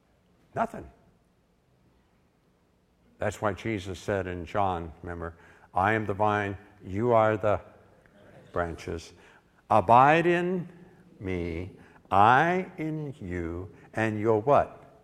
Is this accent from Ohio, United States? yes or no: no; West Virginia, United States; After all, I'm a redhead from West Virginia.